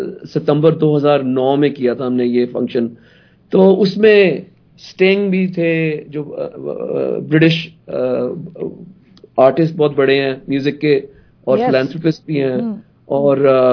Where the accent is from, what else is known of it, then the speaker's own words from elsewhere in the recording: United States; اور میں بچپن میں تو امریکہ میں بڑا ہوا